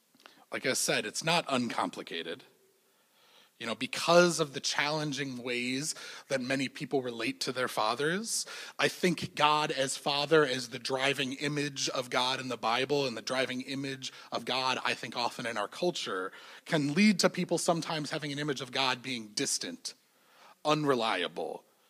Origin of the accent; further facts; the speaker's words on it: Evanston, Illinois, United States; Growing up in Evanston, not so far away, my father